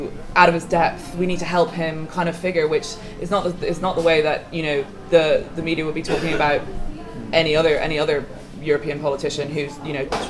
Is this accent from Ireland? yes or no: yes; Dublin, Leinster, Ireland; from growing up in Dublin myself